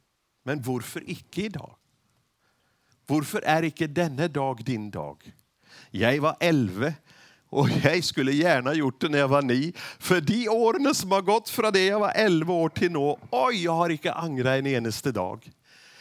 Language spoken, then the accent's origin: Swedish; Sweden; Och jag är så sprö, för jag är ju från Sverige.